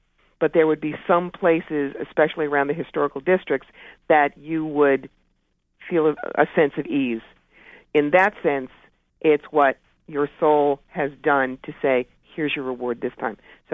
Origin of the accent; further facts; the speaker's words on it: Cherry Hill, New Jersey, United States; Hey, I'm from Cherry Hill, exit 4. Watch it, fella.